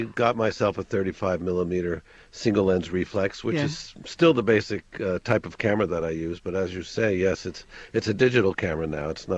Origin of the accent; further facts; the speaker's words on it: New Jersey, United States; I was born in New Jersey. It's a great place to leave.